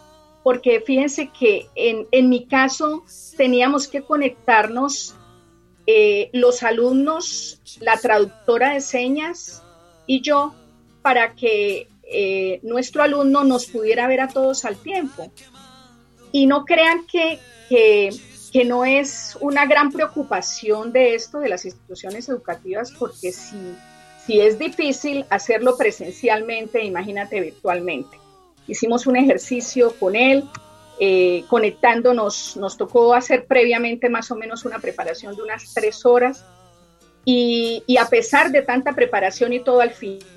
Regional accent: Santander, Colombia; Soy santandereana.

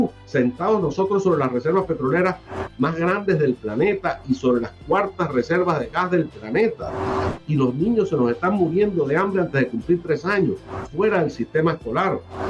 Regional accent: Venezuela; Mi papá se casó con una venezolana, sus hijos somos venezolanos, aquí hizo su vida y aquí están sus huesos enterrados.

